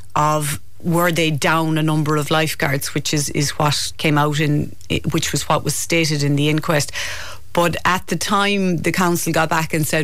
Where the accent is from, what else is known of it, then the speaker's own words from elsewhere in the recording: Ballybunion, Munster, Ireland; I grew up in Ballybunion by the sea.